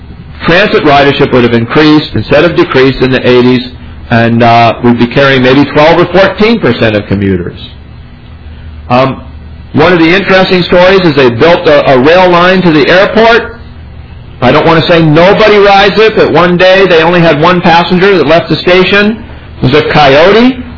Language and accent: English; Portland, Oregon, United States; Take a look at my hometown of Portland.